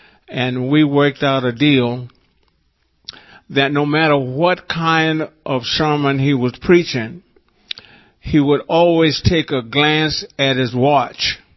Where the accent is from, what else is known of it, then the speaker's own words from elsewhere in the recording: Lacoochee, Florida, United States; La Cuchi, Florida was a lumber mill town. We had two churches in La Cuchi, Florida. And we had a baseball team.